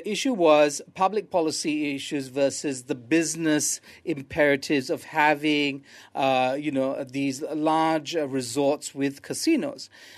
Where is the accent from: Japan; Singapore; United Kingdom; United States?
Singapore; I grew up in Singapore